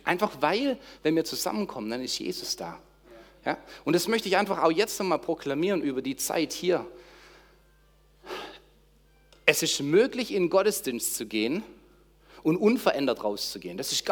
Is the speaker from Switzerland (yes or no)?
no; Bissing, Germany; Ich bin hier großgewachsen, aufgewachsen in Bissing.